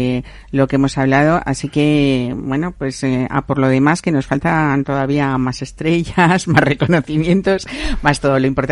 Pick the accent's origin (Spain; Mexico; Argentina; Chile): Spain; somos españoles y a los españoles la juerga gastronómica no nos gusta.